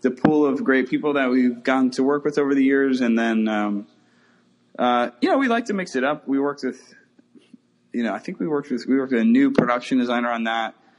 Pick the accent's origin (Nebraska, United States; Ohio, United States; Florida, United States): Florida, United States; I'm from Florida.